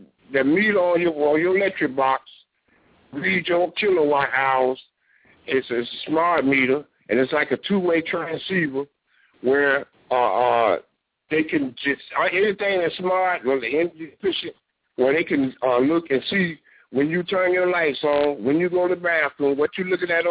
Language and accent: English; Fort Lauderdale, Florida, United States; I'm from Lauderdale, Brother Ray.